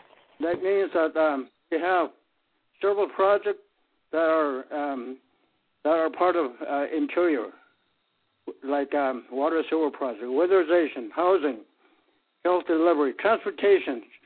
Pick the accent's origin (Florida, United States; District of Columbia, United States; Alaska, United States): Alaska, United States; Arctic Village; I'm from Arctic Village, an elder. I'm 74 years old.